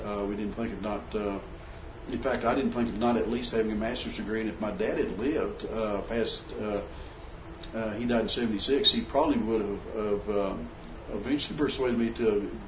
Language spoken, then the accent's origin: English; Levelland, Texas, United States; Yeah, but I was raised in Levelland, and I love Levelland. It was an ideal place for a person at the time. In the late 50s and early 60s particularly.